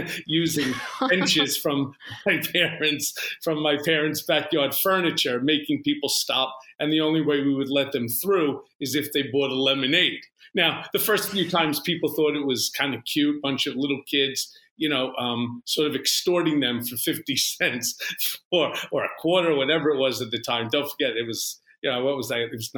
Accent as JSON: {"language": "English", "town": "Lawrence", "region": "New York", "country": "United States", "tie": "born or raised there", "said": "So interestingly enough, I grew up in a place called Lawrence, which is in the five towns of Long Island, New York."}